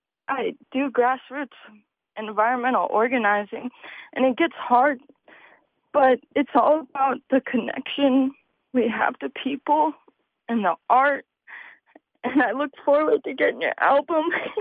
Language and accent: English; California, United States; And I'm Alaskan native. I'm Mexican from California, and I'm only 18